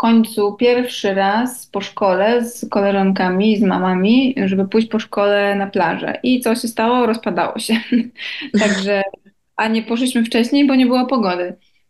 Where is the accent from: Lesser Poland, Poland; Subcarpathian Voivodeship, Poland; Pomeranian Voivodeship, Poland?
Pomeranian Voivodeship, Poland; Tricity; now in Spain; Mamy akurat, no my jesteśmy z Trójmiasta, więc mamy bezpośrednie połączenia i z dwóch linii lotniczych